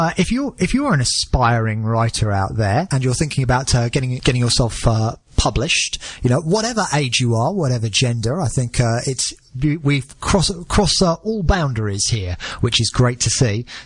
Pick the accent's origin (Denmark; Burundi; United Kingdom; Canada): United Kingdom; Romford, London; I'm from Romford, and we're pretty much in the same situation. It's kind of almost like no one wants us. But, hey, we get by. I like being a bit London and a bit Essex.